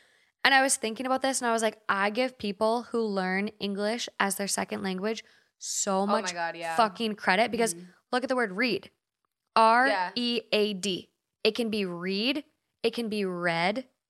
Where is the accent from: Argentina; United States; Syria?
United States; Minnesota; now in Los Angeles, United States; We're from Minnesota. If you're not familiar with Minnesota or the Midwest, some Midwest places call the things that you get from a store, we say bag.